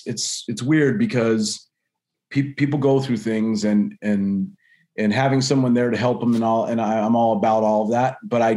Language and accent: English; Las Vegas, Nevada, United States; You know, I'm from Vegas, right?